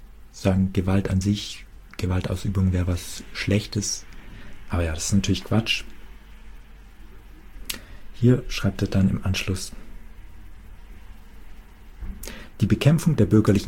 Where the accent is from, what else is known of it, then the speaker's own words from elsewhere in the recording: West Germany, Germany; ist es da nicht anmaßend von mir als Wessi jetzt, wo ich nach der Wende geboren bin